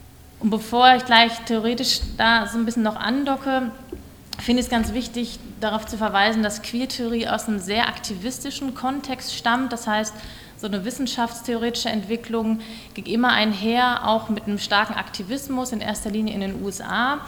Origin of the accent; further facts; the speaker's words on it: Halle, North Rhine-Westphalia, Germany; Ich komme selber aus Halle-Westfalen. Ich weiß nicht, ob ihr das kennt, das ist in der Nähe von Bielefeld.